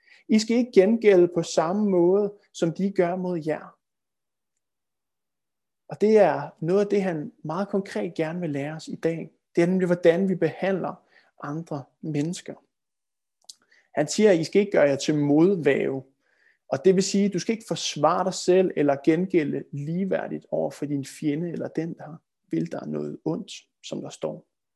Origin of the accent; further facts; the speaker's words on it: Copenhagen, Capital Region of Denmark, Denmark; jeg gik på efterskole, det gjorde jeg i Sønderjylland, og nu er jeg jo født og opvokset i København.